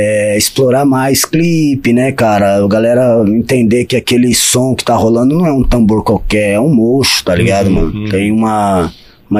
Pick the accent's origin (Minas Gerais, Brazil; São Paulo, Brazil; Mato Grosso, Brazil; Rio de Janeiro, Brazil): Mato Grosso, Brazil; Barão de Melgaço; E eu venho do Barão do Melgaço, né, cara? Venho aí da... Vem da beira do rio também.